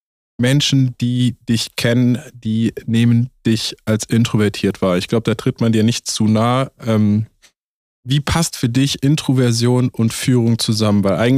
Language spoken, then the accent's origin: German; Germany; Ich komme aus Deutschland. Ich bin ein absoluter Kulturbanause.